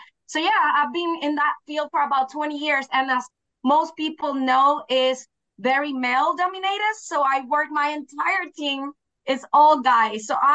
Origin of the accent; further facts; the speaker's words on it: Puerto Rico; moved away as an adult; now in Pittsburgh, United States; I am from Puerto Rico, but I've been in Pittsburgh for over 10 years